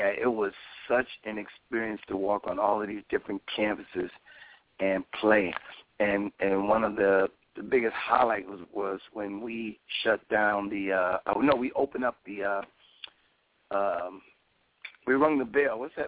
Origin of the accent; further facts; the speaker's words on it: Alabama, United States; born there; also born or lived in New York; I was born in Alabama, but I went to school in New York and Alabama.